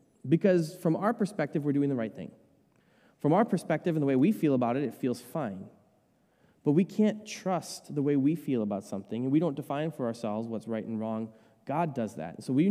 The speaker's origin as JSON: {"language": "English", "town": "Chisago City", "region": "Minnesota", "country": "United States", "tie": "born there", "said": "I was born in Chisago City, which is over a little east of here in Minnesota."}